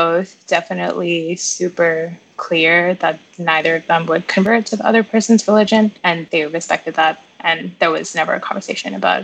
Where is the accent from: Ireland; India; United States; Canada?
India; growing up in India